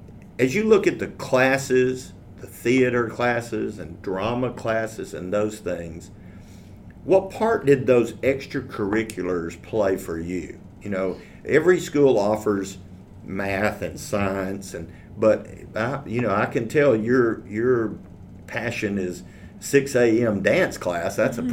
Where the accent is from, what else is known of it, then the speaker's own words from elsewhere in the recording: Anchorage, Alaska, United States; born there; And I was born in Elmendorf Air Force Base in Anchorage, Alaska. And then he retired and we moved stateside.